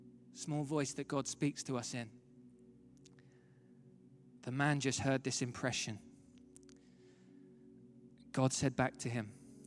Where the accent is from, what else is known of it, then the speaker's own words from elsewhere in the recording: London, United Kingdom; But I'm here today from London, England. A skinny 32-year-old has come all the way to deliver a special message for you